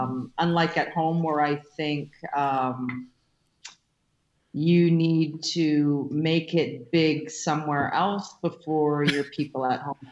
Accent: Canada; I don't know if it's because we're a Canadian band traveling abroad, and at home we're just another Canadian band.

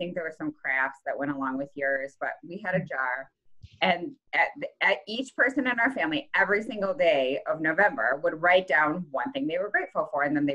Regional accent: New York, United States; I'm a busy mom, I'm a New Yorker, I am busy

